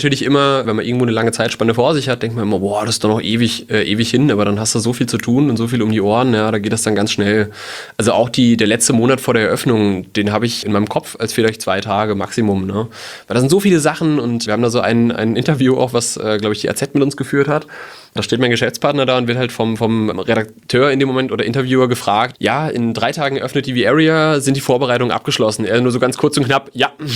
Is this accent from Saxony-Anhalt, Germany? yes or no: no; Mainz, Rhineland-Palatinate, Germany; Mainz ist für mich meine Heimat.